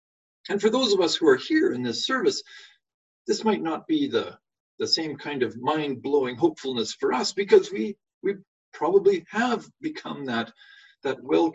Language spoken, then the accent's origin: English; Sherwood Park, Alberta, Canada; where I grew up in Sherwood Park in the middle of Alberta there, we had thistles that were extraordinary.